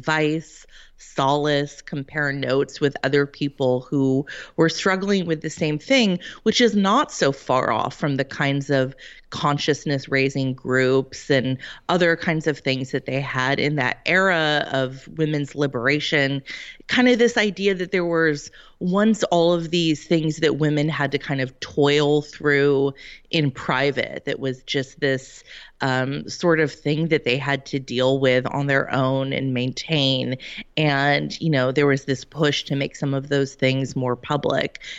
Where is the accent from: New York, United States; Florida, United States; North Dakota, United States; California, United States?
California, United States; I grew up in California in the 1980s, which was a pretty, you know, image-obsessed time and place